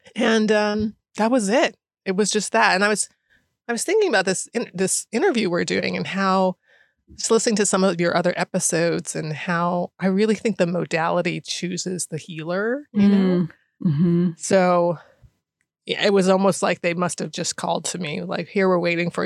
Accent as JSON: {"language": "English", "town": "Washington", "region": "District of Columbia", "country": "United States", "tie": "born or raised there", "said": "I grew up in Washington, D.C., and I went to school on Wisconsin Avenue"}